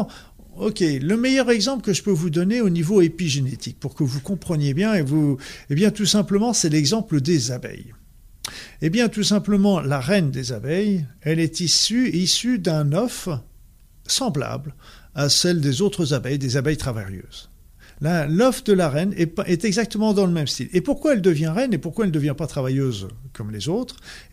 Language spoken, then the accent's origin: French; France; j'ai toujours du mal en tant que français à dire des noms anglais